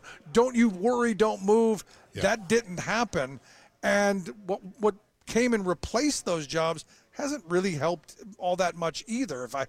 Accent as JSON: {"language": "English", "town": "Cleveland", "region": "Ohio", "country": "United States", "tie": "born or raised there", "said": "Look, I grew up in Cleveland. That was a massive facility, employed thousands of people."}